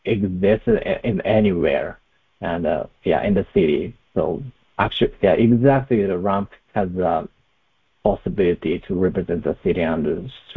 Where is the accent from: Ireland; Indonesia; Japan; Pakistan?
Japan; English is a second language; now in New York, United States; Yeah, actually, I was originally from Japan. That I moved to New York that 3 years ago.